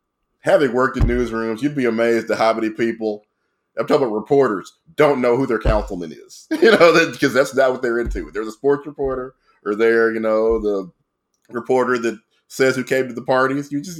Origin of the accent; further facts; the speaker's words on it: Shreveport, Louisiana, United States; now in Dallas, United States; the majority of my friends that I've met in Dallas, I'm originally from Shreveport